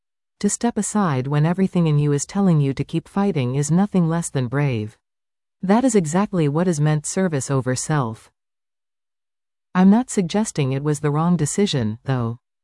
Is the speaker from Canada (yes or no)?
yes; Canada; Obviously, as a Canadian, he's not my president